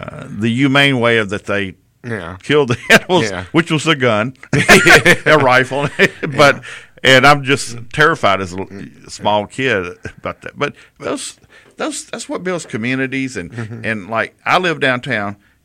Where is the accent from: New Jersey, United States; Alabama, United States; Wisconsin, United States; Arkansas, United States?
Alabama, United States; Prichard; But Pritchard, I mean, growing up in Pritchard, like I did, we had a great downtown.